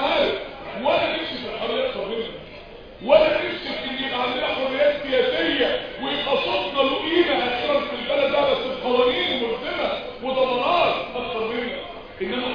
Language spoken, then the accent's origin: Arabic; Egypt; يجوا يقضوا شهر العسل عندنا في مصر في بورتو مارينا؟